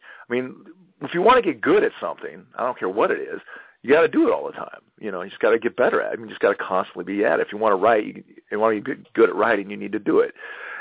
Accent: Laguna Beach, California, United States; I grew up in Laguna Beach, and it was the Saddleback Community Orchestra.

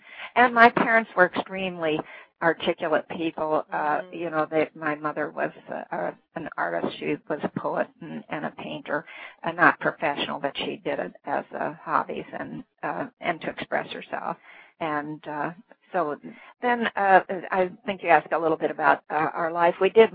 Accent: Illinois, United States; born there; also born or lived in Omaha, Nebraska; I wasn't actually born on a steamboat. I was born in Illinois, but my family traveled a lot.

